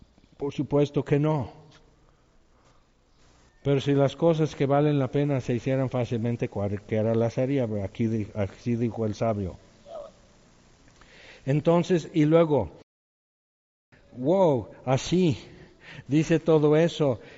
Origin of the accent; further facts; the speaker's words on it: Mexico; nos ha tocado ver la gracia de Dios como nunca en la historia de México. Yo lo viví en mi país